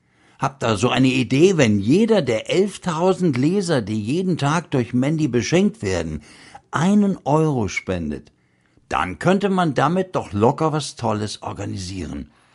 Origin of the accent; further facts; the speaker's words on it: Dresden, Saxony, Germany; Ich bin in Dresden aufgewachsen, bin so ziemlich an meinem 13. Geburtstag daheim abgehauen